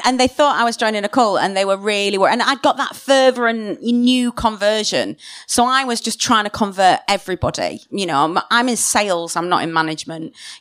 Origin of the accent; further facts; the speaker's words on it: Sheffield, Yorkshire and the Humber, United Kingdom; So I'm from Sheffield originally. Work very solidly working class family.